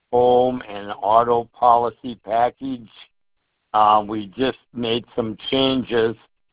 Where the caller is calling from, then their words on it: Faribault, Minnesota, United States; I'm calling from Faribault, Minnesota.